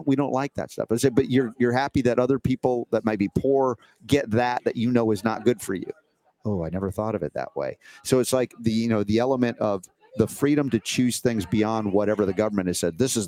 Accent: United States; I'm from the States

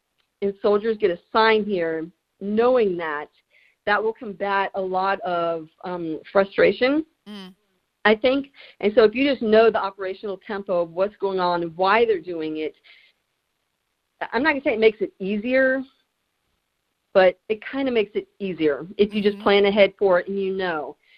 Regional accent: North Carolina, United States; Now, I grew up in North Carolina, so we call them roaches, okay?

